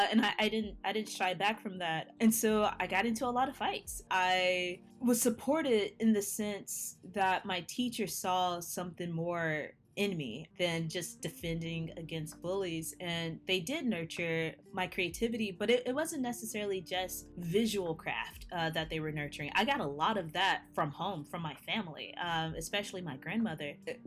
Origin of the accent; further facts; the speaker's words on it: Cleveland, Mississippi, United States; also born or lived in Chicago; I grew up in rural Mississippi. I was born in Chicago, but my mother moved my older brother and I to Mississippi, to the Delta, to Cleveland, where my elders are